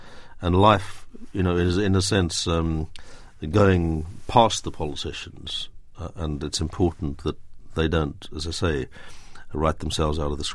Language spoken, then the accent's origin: English; South Africa; I was brought up in South Africa